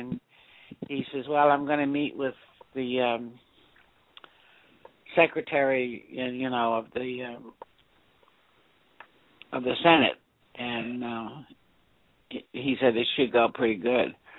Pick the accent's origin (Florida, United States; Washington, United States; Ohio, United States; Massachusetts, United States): Massachusetts, United States; Massachusetts.